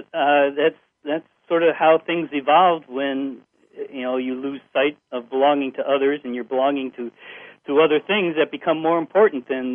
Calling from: Connecticut, United States; You know, I'm calling from Connecticut, and not far away is Hartford.

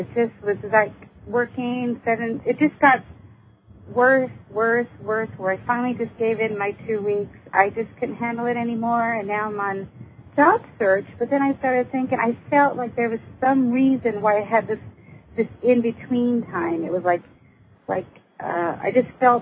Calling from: Peoria, Arizona, United States; Well, Peoria, Arizona.

